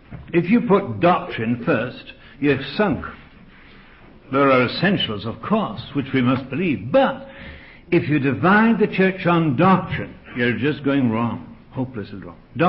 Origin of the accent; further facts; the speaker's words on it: England, United Kingdom; I say that as an Englishman, but it is.